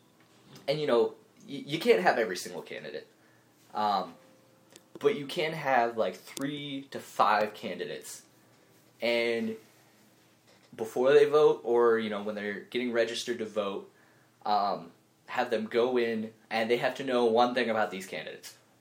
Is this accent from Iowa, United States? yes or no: no; Washington, United States; Or my home state of Washington, one of those states that legalized it, so good for them.